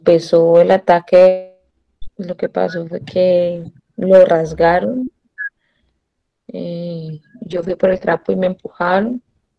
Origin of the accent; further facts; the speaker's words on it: La Cumbre, Valle del Cauca, Colombia; now in Cali, Colombia; Soy del Valle, pero no de Cali, soy de la Cumbre, Cumbre Valle. Pero vivo acá desde los 11 años.